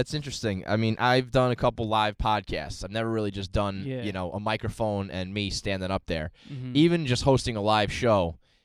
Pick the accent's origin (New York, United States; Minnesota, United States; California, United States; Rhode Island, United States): New York, United States; like I grew up in New York. I had high school. It was Guido's.